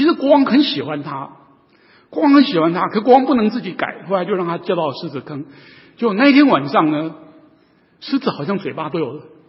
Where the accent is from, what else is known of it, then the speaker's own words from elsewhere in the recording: Hsinchu, Hsinchu City, Taiwan; 我在新竹出生的，新竹人，父母亲都是新竹